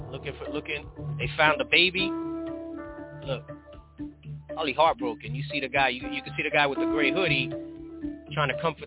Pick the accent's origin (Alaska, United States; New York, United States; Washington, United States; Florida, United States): New York, United States; New York City; Growing up in New York City, at least once a year, there was somebody that dumped their kid in a dumpster or something like that, right?